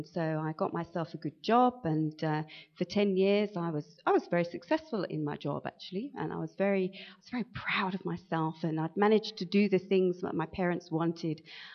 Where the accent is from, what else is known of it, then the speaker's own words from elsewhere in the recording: England, United Kingdom; moved away as an adult; I was brought up in England for the first, well, I lived in England for the first 41 years of my life